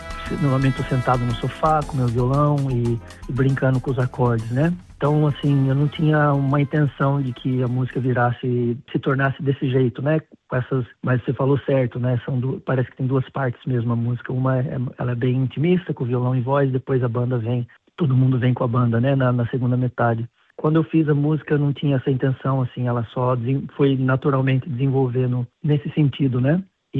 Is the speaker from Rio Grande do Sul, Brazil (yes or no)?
no; Cesário Lange, São Paulo, Brazil; moved away as an adult; now in Melbourne, Australia; Eu sou do interior de São Paulo, do Brasil, de uma cidade chamada Cesário Lange. Me mudei para Melbourne em 2014.